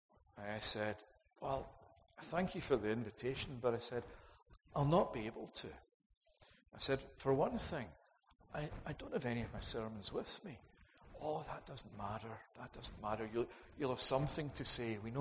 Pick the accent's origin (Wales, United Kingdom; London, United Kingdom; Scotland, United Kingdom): Scotland, United Kingdom; I can remember growing up in Scotland